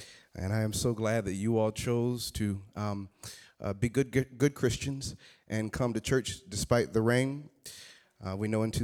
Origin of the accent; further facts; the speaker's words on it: Southern United States, United States; I'm from the South, and we learn about hydroplaning and things of that nature out there.